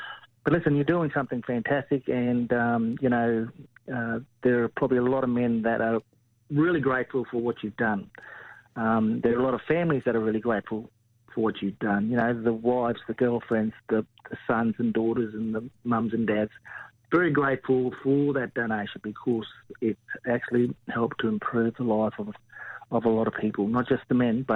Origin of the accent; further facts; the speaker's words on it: Mount Isa, Queensland, Australia; I'm from Mount Isa Palm Island Way, Balcarine and Bulgerman, and I'm currently living on Bundjalung Country.